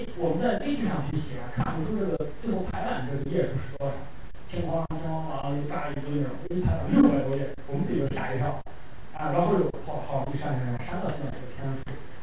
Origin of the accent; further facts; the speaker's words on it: China; 我们中国人这么多人，不可能没有任何积累或者说爆发性的这种创造